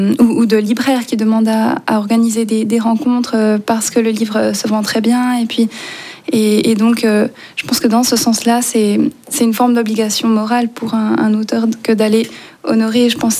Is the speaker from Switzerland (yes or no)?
yes; Switzerland; c'est encore... autrement plus intimidant quand on vient de la Suisse que d'aller dans ce pays